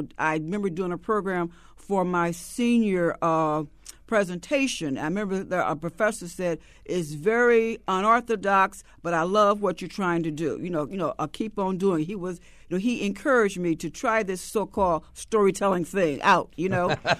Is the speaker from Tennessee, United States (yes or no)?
yes; Alcoa, Tennessee, United States; moved away as an adult; the sounds, the sights, the rhythms, the call and responses from my hometown of Alcoa, Tennessee. Then I went to Howard University in the 60s.